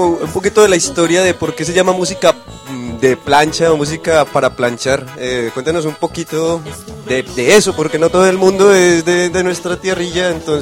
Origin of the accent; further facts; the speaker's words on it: Medellín, Antioquia, Colombia; En la tierra mía de Medellín, esta música sirve mucho como para hacer el amor.